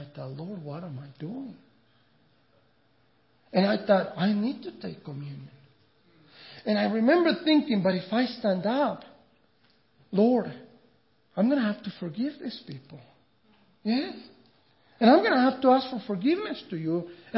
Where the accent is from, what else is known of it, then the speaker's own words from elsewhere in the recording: Mexico; You know, I grew up in Mexico